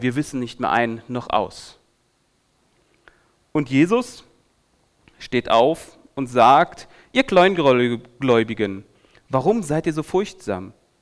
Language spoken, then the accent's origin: German; Cologne, North Rhine-Westphalia, Germany; Wenn ich mir so Köln vorstelle, wo ich herkomme